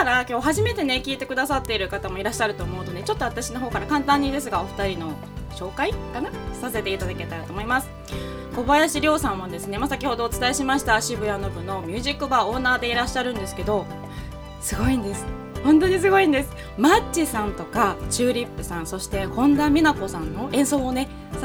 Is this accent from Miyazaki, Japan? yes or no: yes; Miyazaki, Japan; born there; now in Tokyo, Japan; 南国は宮崎生まれ、ポカポカシンガー